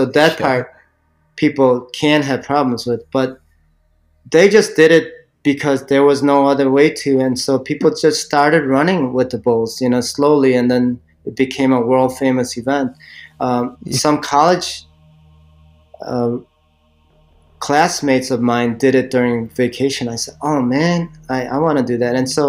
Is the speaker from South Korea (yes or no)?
yes; South Korea; because that was one of the first things we saw when we came from Korea